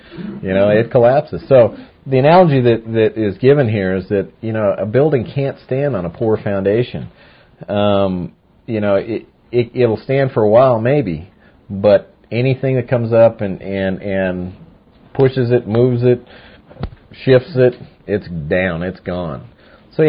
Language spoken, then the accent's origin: English; Littleton, United States; The house I grew up in Littleton, old farmhouse built in 1889. And, I spent, 10 or 12 years there, 10 years maybe. That was where I was born and raised.